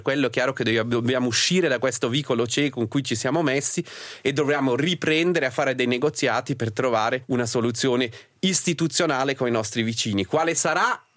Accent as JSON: {"language": "Italian", "country": "Switzerland", "said": "abbiamo come paese, come Svizzera, una parola in capitolo lì ai tavoli dove veramente si fanno le regole del futuro?"}